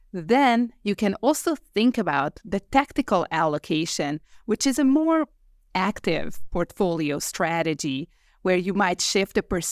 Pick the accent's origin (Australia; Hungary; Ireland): Hungary; moved away as an adult; now in New York, United States; So I was born and raised in Hungary, but when I moved to New York in my early 20s, two things happened.